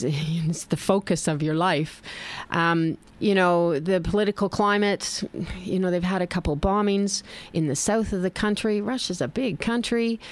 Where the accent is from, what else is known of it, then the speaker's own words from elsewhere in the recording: Canada; being Canadian, we tend to follow what the Americans do.